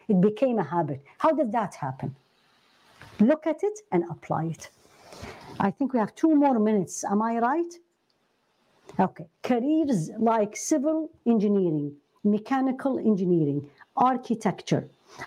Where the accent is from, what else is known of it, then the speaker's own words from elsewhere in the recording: Iraq; She's actually from my home country. She's from Iraq.